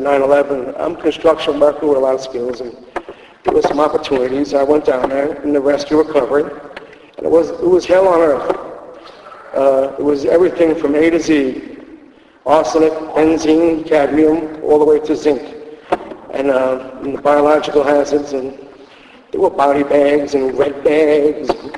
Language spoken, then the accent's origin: English; Rockaway, New York, United States; also born or lived in Queens, United States